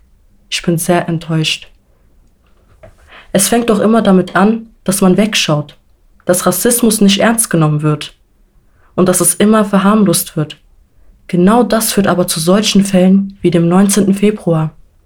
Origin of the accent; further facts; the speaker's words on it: Kesselstadt, Hesse, Germany; Wir leben in Kesselstadt. Meine Kindheit, meine Jugend habe ich in Kesselstadt verbracht.